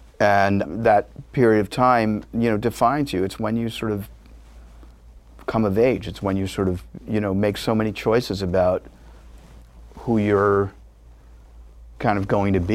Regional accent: New York, United States; I decided to go to college and I went to Queens College, which I grew up in New York.

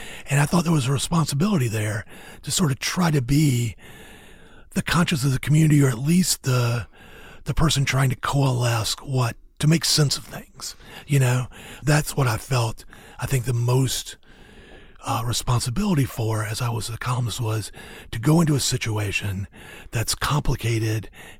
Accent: the South, United States; But I felt like, as a Southerner, especially somebody who lived in the South basically my whole life

